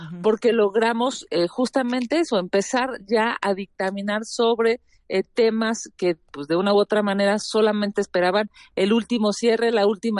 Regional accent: Mexico; porque es algo que nosotros hemos tenido durante siglos como mexicanos.

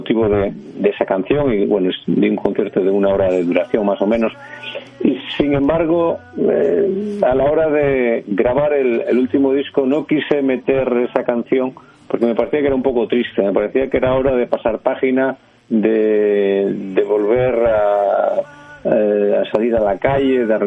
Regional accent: northern Spain, Spain; yo vengo del mundo del folclore de mi tierra, del folclore del norte de España, ¿no?, de estas tierras norteñas

